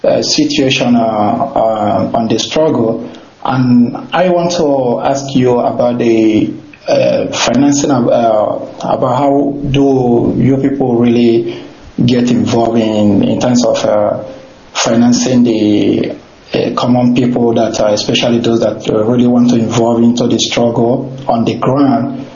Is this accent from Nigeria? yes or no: yes; Anambra, Nigeria; now in Geneva, Switzerland; I'm speaking from Geneva, Switzerland. I am from Nog, Anambra State, Biafra land.